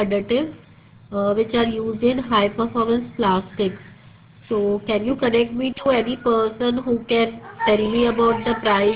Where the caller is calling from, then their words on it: India; Yeah, hi, I'm calling from India.